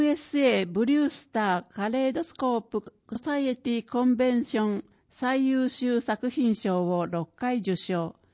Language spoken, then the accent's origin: Japanese; Chiba, Japan; 雪国ではない千葉県で生まれ育った私ですが、スキーには思い入れが強く